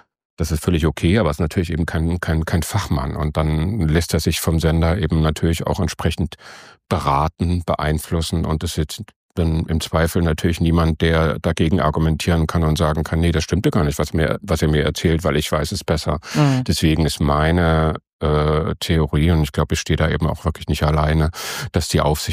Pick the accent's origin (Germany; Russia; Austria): Germany; East Germany; ich bin in der DDR groß geworden